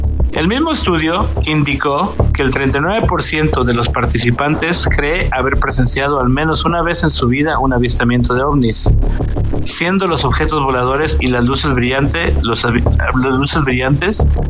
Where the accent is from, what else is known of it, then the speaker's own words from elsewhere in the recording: Mexico; cuando estás en Europa, por ejemplo, que estás relativamente solo, tú como mexicano, pues tienes que acostumbrar